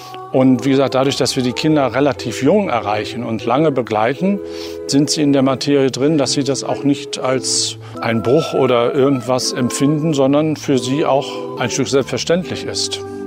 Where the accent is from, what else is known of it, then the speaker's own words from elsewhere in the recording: Frankfurt, Brandenburg, Germany; Ich komme aus Frankfurt an der Oder. Ich bin dort Kirchenmusiker seit 2003, also seit 20 Jahren und war vorher schon in Apolda in Thüringen in Deutschland als Kirchenmusiker tätig